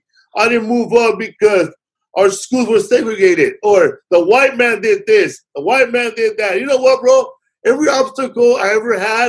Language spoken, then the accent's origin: English; Boyle Heights, California, United States; also born or lived in Mexico; And I grew up in Boyle Heights. I grew up in the housing projects.